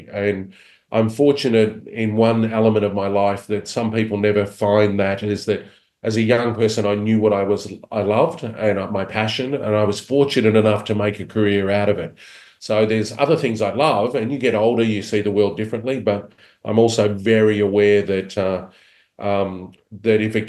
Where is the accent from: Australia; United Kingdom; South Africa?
Australia; I'm Australian. It's always going to end up that way.